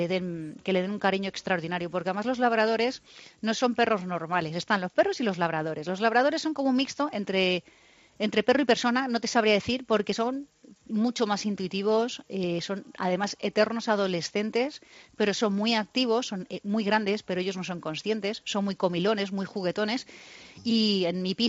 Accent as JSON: {"language": "Spanish", "town": "Madrid", "region": "Community of Madrid", "country": "Spain", "tie": "born there"}